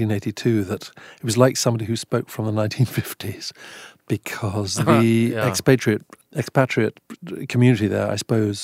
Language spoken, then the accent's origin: English; Eswatini; I grew up in Swaziland, which is the smallest country in the Southern Hemisphere. And it's in Southeast Africa between Mozambique and South Africa. And it was under British protectorate jurisdiction when I was growing up